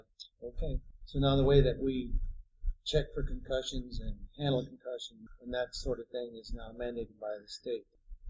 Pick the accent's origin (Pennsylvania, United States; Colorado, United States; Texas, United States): Texas, United States; San Antonio; I was born and raised in San Antonio. I went to private school.